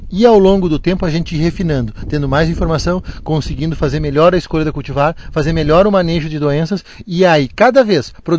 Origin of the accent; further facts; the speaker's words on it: Nova Palma, Rio Grande do Sul, Brazil; Eu sou natural aqui de Nova Palma. Estudei o meu ensino fundamental em São João dos Melos, onde meus pais são professores.